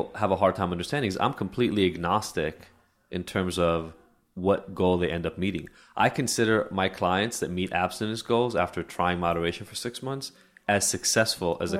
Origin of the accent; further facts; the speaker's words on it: Israel; I grew up in Israel